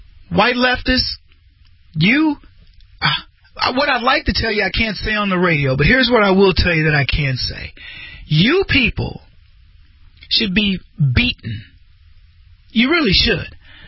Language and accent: English; United States; proud to be born here. I mean, I can't even see straight sometimes. I'm like, whoa, thank the Lord. I'm American.